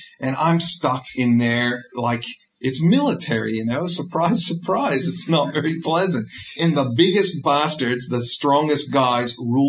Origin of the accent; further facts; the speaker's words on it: United States; moved away; As you can probably hear from my outrageous accent, that I grew up in America, and I came here in 1987. And I came from a working class family in the United States. Mom and Dad migrated from Austria, from Vienna.